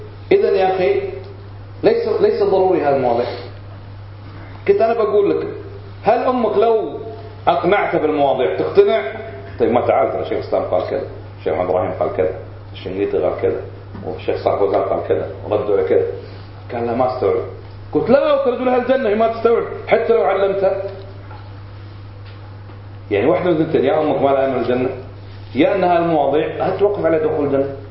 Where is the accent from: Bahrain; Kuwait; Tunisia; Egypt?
Kuwait; لأن الحكم عندنا بالكويت وراثي